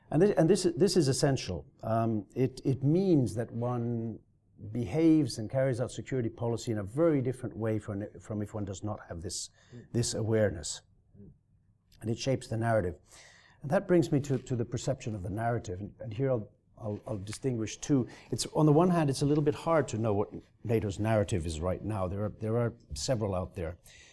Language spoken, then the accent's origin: English; Finland; I'm correctly referred to as at the Swedish National Defense College, but I'm actually from Finland.